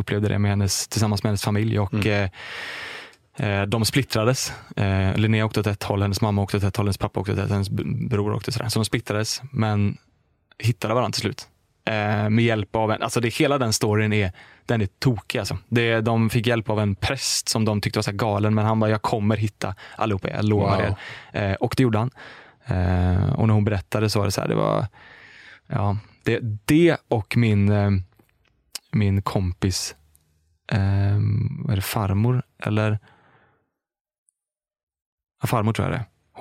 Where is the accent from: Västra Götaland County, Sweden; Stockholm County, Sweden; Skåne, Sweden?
Västra Götaland County, Sweden; Smögen; Så flyttade jag till Smögen. Och så är jag uppväxt där. Det var nice alltså. Lugnt och skönt.